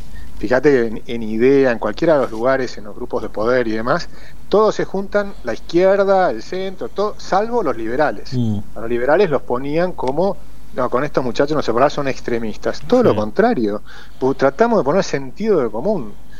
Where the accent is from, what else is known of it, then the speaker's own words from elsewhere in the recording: Argentina; que es lo que tenemos que hacer los argentinos, decidir cambiar.